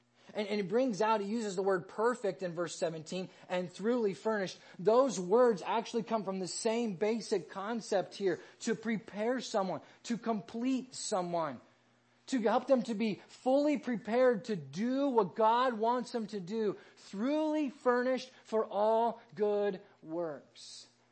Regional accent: Iowa, United States; Now, I grew up in Iowa, and Iowa has Ragbri, which is the annual great bike ride across Iowa

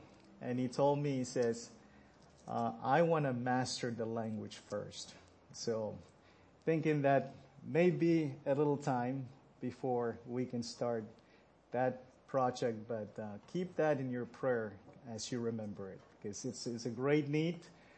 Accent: Pohnpei, Micronesia; first language Pohnpeian; English is a second language; English would be my third language. So bear with me if I don't make myself clear to you. But Panapane is my first language. That's the language I speak most of the time, all the time when I'm back home.

